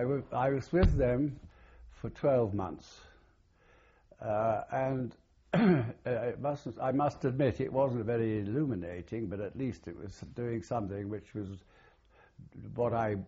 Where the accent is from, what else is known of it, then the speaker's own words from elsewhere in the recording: India; born there; also born or lived in England; I've always used the fact that I was born in India as being one of the reasons why I'm so well uneducated.